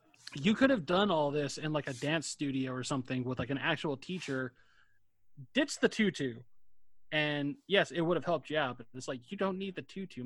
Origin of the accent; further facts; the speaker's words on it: Denver, Colorado, United States; Well, I grew up in Denver, so it was like a football town forever.